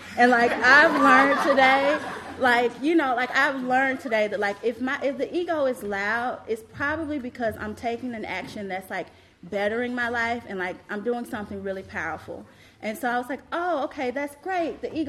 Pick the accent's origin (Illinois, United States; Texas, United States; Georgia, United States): Georgia, United States; Atlanta; now in New York City, United States; so I graduated from college and I relocated to New York City. I'm from Atlanta, Georgia.